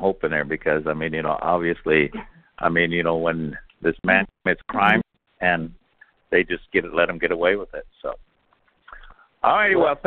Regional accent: McLaughlin, South Dakota, United States; I come from McLaughlin, South Dakota.

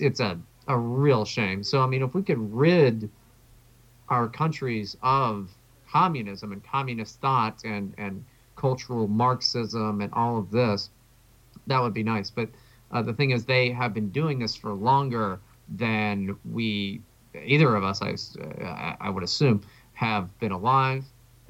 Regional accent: West Virginia, United States; I mean, I come from West Virginia. I'm not not anything but a working class individual.

